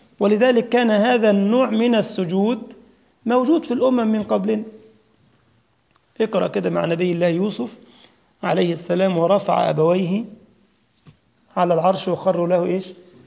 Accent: Egypt; وآخر عندنا في بلدنا مصر يقول لك يا جماعة

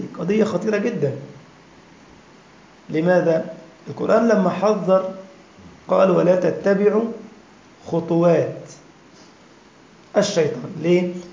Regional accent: Egypt; كان قديما كده في عندنا في مصر حاجة اسمها السرير أبو عمدان

